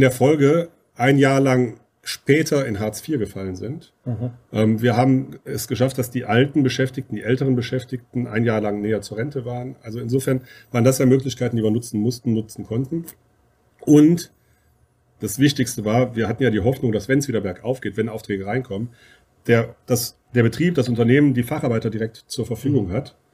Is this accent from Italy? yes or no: no; Uerdingen, North Rhine-Westphalia, Germany; ja, ich komme aus Uerdingen, bin Fußballfan.